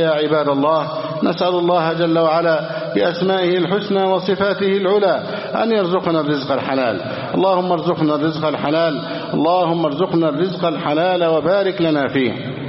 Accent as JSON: {"language": "Arabic", "country": "Egypt", "said": "اللهم احفظ بلدنا مصر أمنا أمانا"}